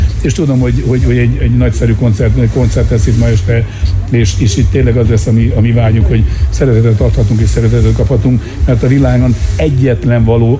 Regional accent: Miskolc, Borsod-Abaúj-Zemplén, Hungary; ahol én Vasgyárba születtem, elég kemény világ volt, és abból az ember a maga módján persze hozza magával mindazt, amit a szülőhely jelent, megpróbáltunk kitörni.

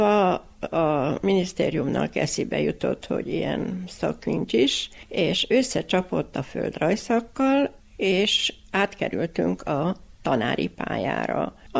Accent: Ciumbrud, Alba County, Romania; also born or lived in Cluj-Napoca; Mindenképpen természetközeli életmódban nőttem fel. Ugye életem első 10 évét azt Csombordon.

